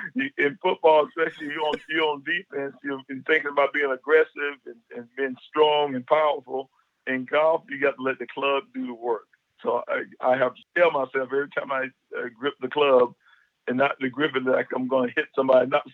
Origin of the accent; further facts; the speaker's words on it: Whitmire, South Carolina, United States; And it was a great and fun time growing up and playing sports in my hometown, Whitmire.